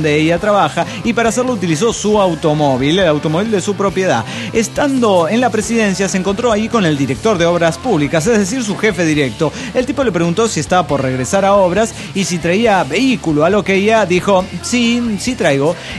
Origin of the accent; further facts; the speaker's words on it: Tlalnepantla, State of Mexico, Mexico; de Tlenapantla, México.